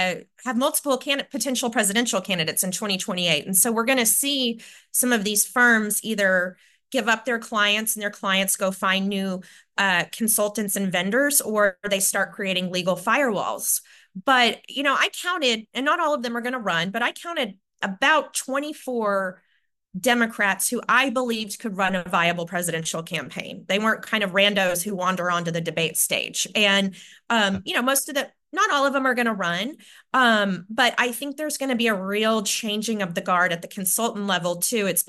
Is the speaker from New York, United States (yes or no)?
no; Texas, United States; I'm from Texas.